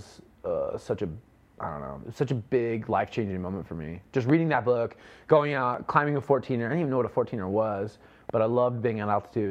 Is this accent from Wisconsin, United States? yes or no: no; Omaha, Nebraska, United States; I was like, I'm from Omaha. Like, I only slept like 15 minutes last night.